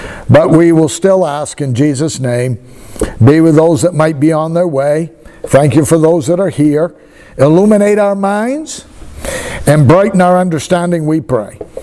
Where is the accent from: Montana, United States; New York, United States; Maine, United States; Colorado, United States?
Maine, United States; born there; I had nothing to do with the fact that I was born in Maine.